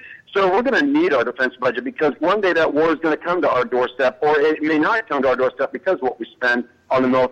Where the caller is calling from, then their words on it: Indianapolis, Indiana, United States; Yeah, well, I'm an American soldier